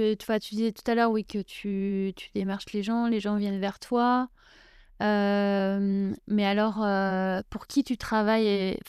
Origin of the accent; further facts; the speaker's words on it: France; je sais pas, moi je suis française, donc